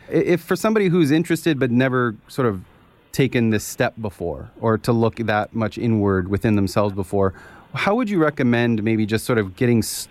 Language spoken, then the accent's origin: English; Canada; I'd be remiss as a Canadian